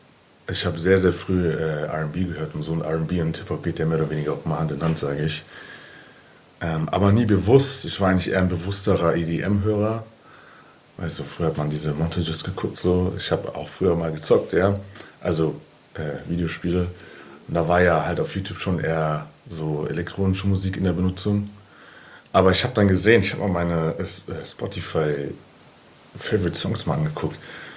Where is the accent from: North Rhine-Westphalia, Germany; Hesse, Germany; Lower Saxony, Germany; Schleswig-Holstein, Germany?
Hesse, Germany; Frankfurt; Und wir wir embracen es halt als Frankfurter